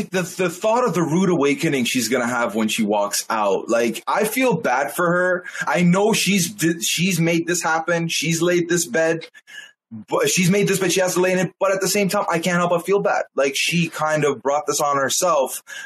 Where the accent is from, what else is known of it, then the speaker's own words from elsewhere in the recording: Dubai, United Arab Emirates; I was born and raised in Dubai.